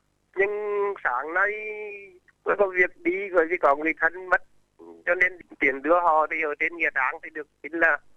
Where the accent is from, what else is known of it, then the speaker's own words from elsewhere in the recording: Northern Vietnam, Vietnam; chỉ có cờ vàng là chưa thấy xuất hiện ở miền Bắc quê tôi